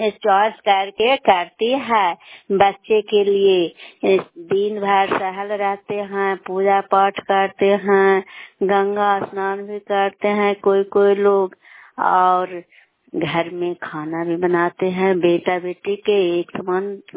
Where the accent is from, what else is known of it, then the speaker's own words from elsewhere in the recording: Anandpur, Bihar, India; माँ आनंदपुर घर है, दामोदरपुर पंचायत पड़ता है, नालंदा जिला के निवासी हूँ।